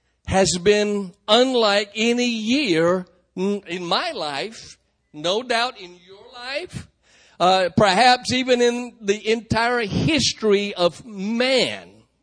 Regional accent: North Carolina, United States; Now, most of our home folks know that Jamil and I, we're Native American. We're from the Halawasaponi Indian tribe.

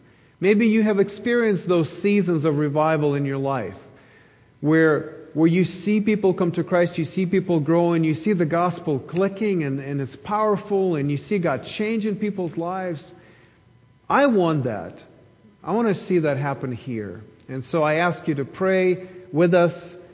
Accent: Kyiv, Ukraine; Now, I grew up in Kyiv, Ukraine, and in our city, there are actually many neighborhood wells.

